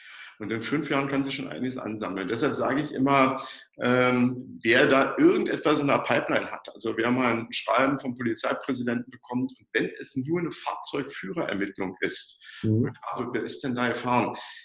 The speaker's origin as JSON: {"language": "German", "region": "Berlin", "country": "Germany", "said": "Wir wissen hier gerade als Berliner"}